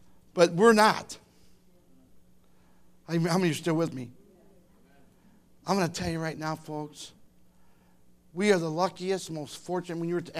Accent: Toledo, Ohio, United States; When I was a kid, you're too young for this, but I grew up in Toledo.

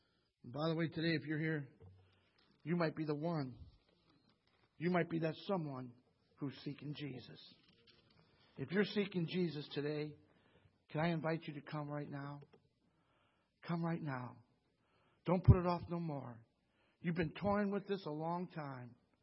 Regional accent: Toledo, Ohio, United States; born there; I was born in Toledo, Ohio, 3/22/49. That's my earthly birth.

